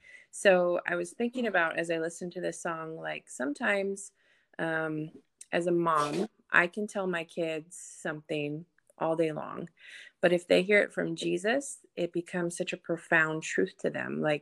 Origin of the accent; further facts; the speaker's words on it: North Dakota, United States; also born or lived in Sacramento, United States; And before that, we lived in Sacramento, but I was born and raised in North Dakota.